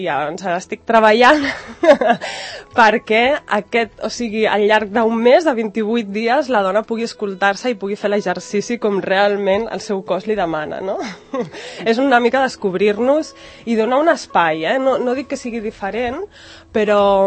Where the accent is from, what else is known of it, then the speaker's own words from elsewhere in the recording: Sant Cugat del Vallès, Catalonia, Spain; En realitat, bàsicament estic a Sant Cugat, perquè jo sóc de Sant Cugat i m'agrada treballar a prop de casa